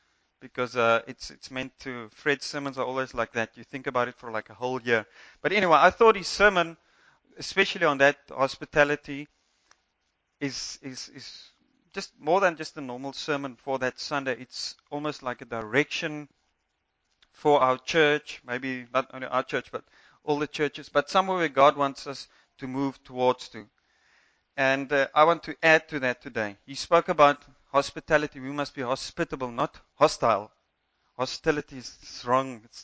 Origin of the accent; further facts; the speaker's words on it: South Africa; first language Afrikaans; English is a second language; nervous about preaching in Afrikaans than English. And I'm Afrikaans. I preach this in Afrikaans, now I'm in English, and I'm more relaxed now.